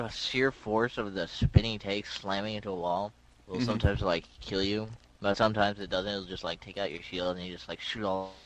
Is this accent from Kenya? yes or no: no; Bermuda; Just to let you guys know, I'm from Bermuda, which I hope you guys have heard of.